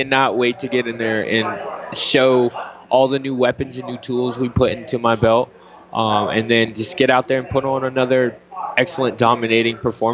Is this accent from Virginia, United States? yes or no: yes; Virginia Beach, Virginia, United States; I mean, I was raised in Virginia Beach. I was born in Chesapeake. I live in Chesapeake now.